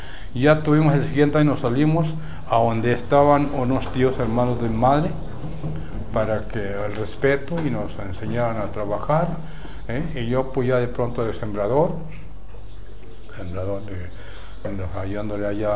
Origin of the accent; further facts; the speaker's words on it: Llano Prieto, Durango, Mexico; born there; Yo nací en Llano Prieto, municipio de Santiago Pasquiar.